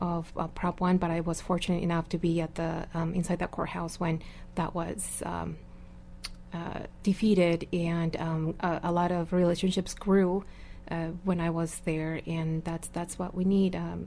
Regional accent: Mexico City, Mexico; now in Spokane, United States; So I came with my family back in 1988. We came by bus from Mexico City to border town, then from the border town in Mexico to Spokane, all by bus and by car.

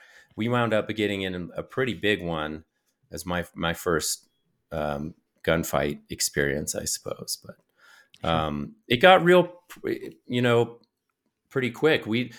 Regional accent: Colorado, United States; I am from Colorado. I'm used to hiking these mountains and stuff, but we start at 5,000 feet and go to 14,000 feet.

